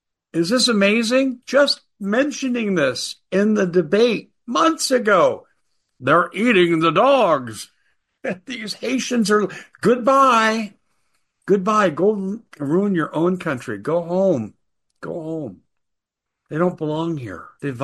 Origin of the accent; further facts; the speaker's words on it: Aurora, Colorado, United States; in places like Aurora, my hometown where I grew up. I resent what you're doing in my hometown.